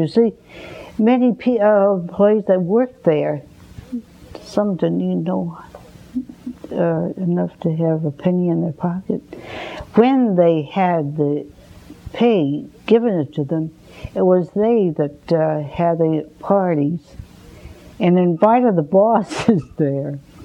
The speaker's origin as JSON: {"language": "English", "town": "Springfield", "region": "Massachusetts", "country": "United States", "tie": "born or raised there", "also_born_or_lived": "Hatfield", "said": "No, I was born in Hatfield, Massachusetts."}